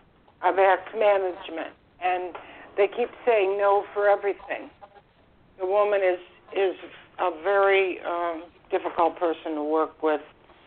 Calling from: Florida, United States; I'm calling from Florida.

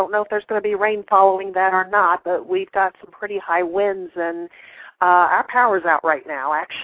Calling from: Columbus, Ohio, United States; I'm calling from Columbus, Ohio.

